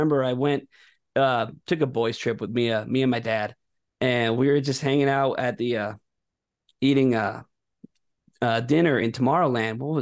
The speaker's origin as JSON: {"language": "English", "town": "Miami", "region": "Florida", "country": "United States", "tie": "born or raised there", "said": "I grew up in Miami playing in punk rock bands in Miami"}